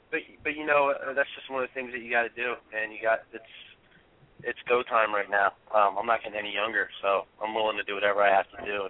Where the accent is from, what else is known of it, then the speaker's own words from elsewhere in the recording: Delaware, United States; Growing up in Delaware, I've always been a huge ECWA fan.